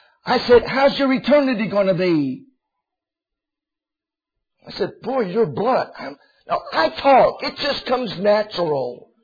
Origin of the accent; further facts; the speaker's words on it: Cincinnati, Ohio, United States; I'm from Cincinnati.